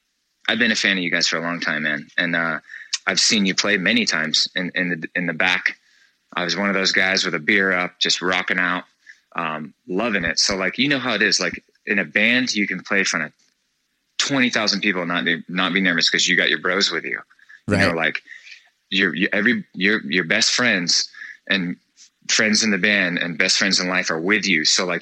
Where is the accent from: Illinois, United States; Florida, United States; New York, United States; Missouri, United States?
Florida, United States; which we are from Florida, which is where Southern rock is happy.